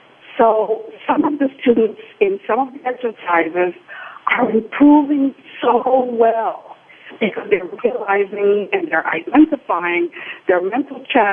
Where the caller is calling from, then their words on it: Gainesville, Florida, United States; I'm calling you from Gainesville, Florida.